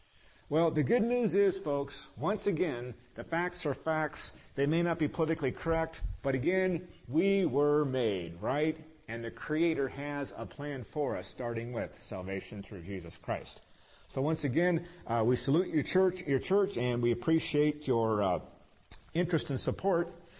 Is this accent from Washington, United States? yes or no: yes; Tacoma, Washington, United States; For example, last year, I'm from Tacoma